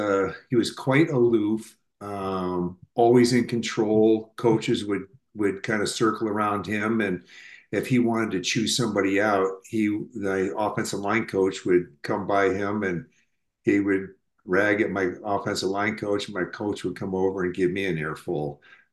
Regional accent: Minneapolis, Minnesota, United States; I grew up in Minneapolis. All my relatives are from Iowa.

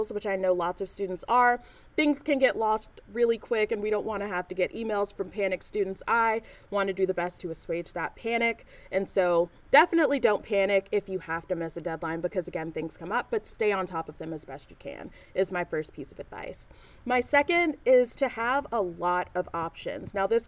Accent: Nashville, Tennessee, United States; I knew nothing about Regents when I first got here because I'm from Nashville.

